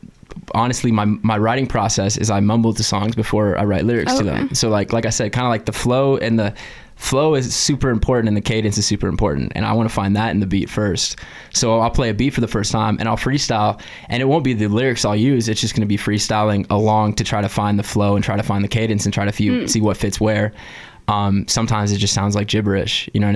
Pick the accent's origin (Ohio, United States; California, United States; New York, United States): California, United States; cause I'm from California originally